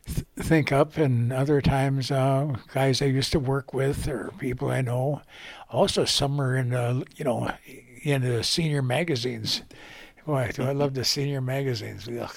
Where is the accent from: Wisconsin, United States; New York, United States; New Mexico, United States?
Wisconsin, United States; Muskego; I grew up in Muskego, Wisconsin, and I've been here all my life.